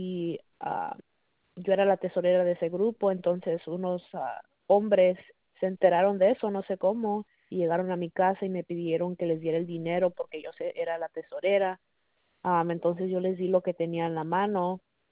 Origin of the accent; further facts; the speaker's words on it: Mexico; moved away; yo y mi familia fuimos extorsionados y fue la razón por la cual nos fuimos de México.